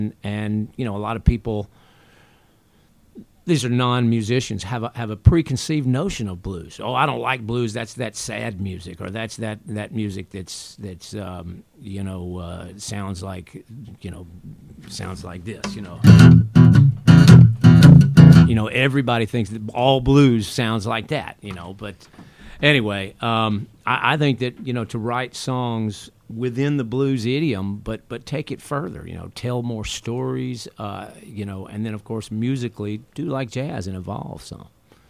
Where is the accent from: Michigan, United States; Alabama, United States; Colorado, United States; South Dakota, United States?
Alabama, United States; Anniston; born there; now in New York City, United States; Yeah, I was born in Anniston, Alabama, and really kind of ended up in the New York City area a little bit by accident.